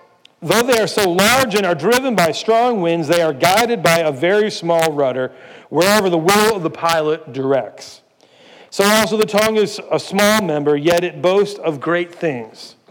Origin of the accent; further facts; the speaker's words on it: Cleveland, Ohio, United States; Now, I grew up in Cleveland, and just outside of Cleveland, there used to be a SeaWorld location.